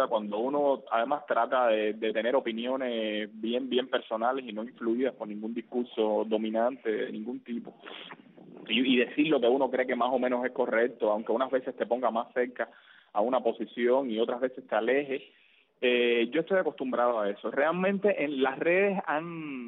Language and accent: Spanish; Cuba; Así somos los cubanos